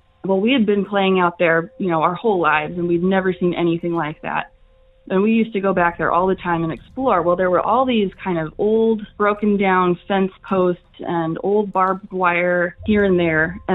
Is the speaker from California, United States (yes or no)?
yes; Cameron Park, California, United States; now in Eugene, United States; I'm actually calling from Eugene, Oregon. But this story is a bit of a hometown legend, and it takes place in my hometown of Cameron Park, California.